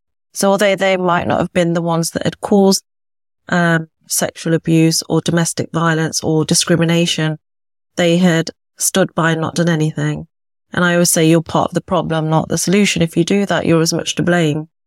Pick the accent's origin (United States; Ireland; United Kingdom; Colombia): United Kingdom; family that is originally from North India, the Punjab to be exact. I'm British born, as you can maybe tell by my accent. So I'm born and bred here